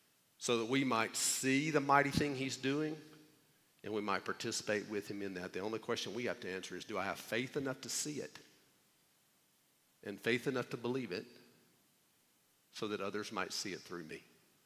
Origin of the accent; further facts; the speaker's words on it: the South, United States; We have all sorts of broken ideas of who Jesus is because we grew up in the Bible Belt